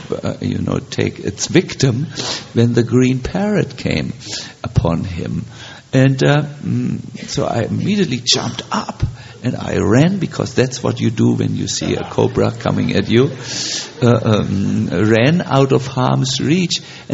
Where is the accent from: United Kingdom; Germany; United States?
Germany; English is a second language; You know, we are from Germany. We are a little intense by nature.